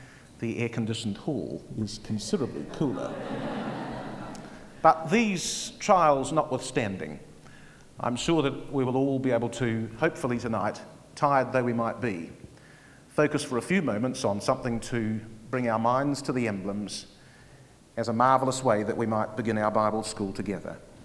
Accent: Christchurch, Canterbury, New Zealand; I come from Christchurch, which currently is sitting at about 0 degrees overnight because it's our winter time.

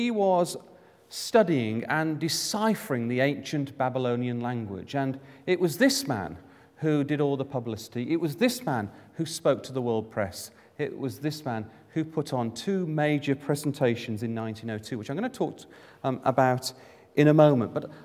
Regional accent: England, United Kingdom; You can hazard a guess, I come from England.

